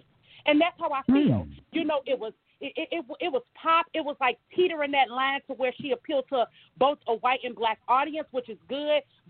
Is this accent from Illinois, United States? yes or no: yes; Chicago, Illinois, United States; So I'm from Chicago, and the Chicago in me want to go